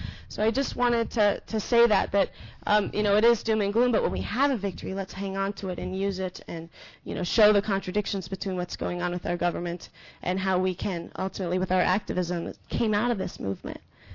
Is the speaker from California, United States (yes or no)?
yes; California, United States; I'm from Mendocino County, California.